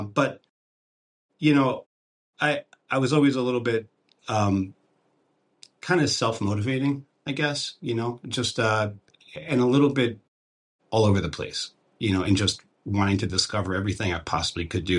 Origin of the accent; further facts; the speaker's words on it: Clifton, New Jersey, United States; also born or lived in Paterson / Elmwood Park; So I was born in Paterson, St. Joseph's. I grew up in Clifton, then Elmwood Park, and then moved to Montclair.